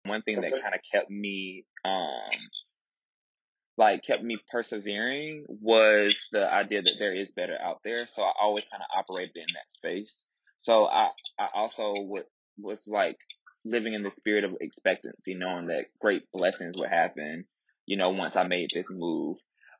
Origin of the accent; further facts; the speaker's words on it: Tuskegee, Alabama, United States; Originally from Tuskegee, Alabama specifically. And I went to Tuskegee University. So I went to college in my hometown, stayed on campus.